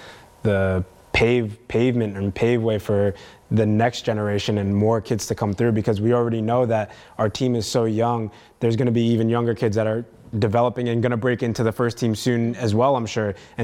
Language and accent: English; United States; I mean, I think as an American, you have to earn your respect wherever you go.